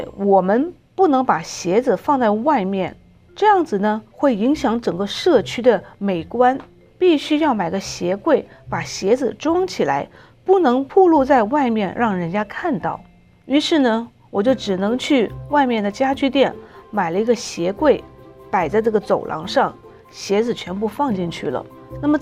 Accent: Chile; now in United States; 我跟随父母从南美洲智利移民到美国已经很多年了

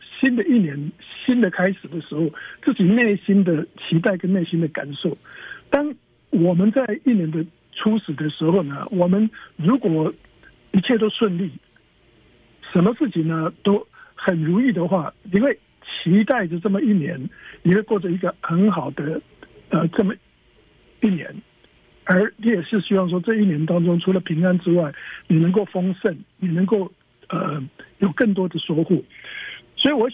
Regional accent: China; 尤其是你看我们中国人啊，过年期间呢

